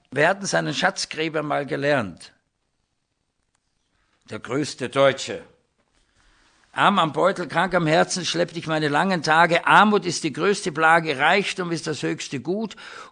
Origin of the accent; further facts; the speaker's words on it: Austria; Und ich war im Taufstein evangelisch, allerdings im katholischen Erziehungssystem. Bin aufgewachsen in der Nähe von Wien und da war ja alles nur katholisch.